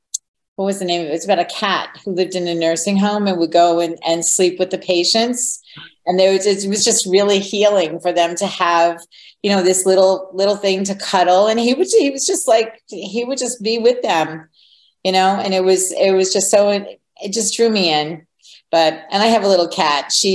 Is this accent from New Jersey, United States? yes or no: no; Long Island, New York, United States; I grew up on Long Island.